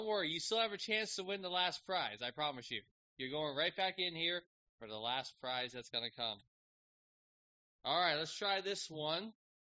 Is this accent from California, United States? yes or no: no; Florida, United States; For those of you who don't know, I'm not from here. You can easily tell that by my speaking. I'm from South Florida, so if you're familiar with Miami, I was an hour north of Miami.